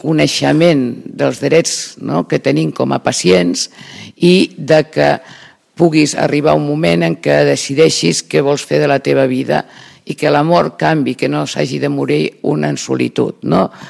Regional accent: Sitges, Catalonia, Spain; Jo sóc de Sitges.

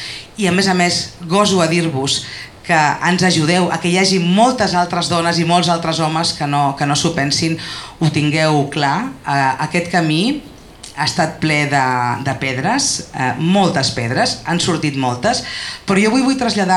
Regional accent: Sitges, Catalonia, Spain; aterrat al meu poble, a Sitges

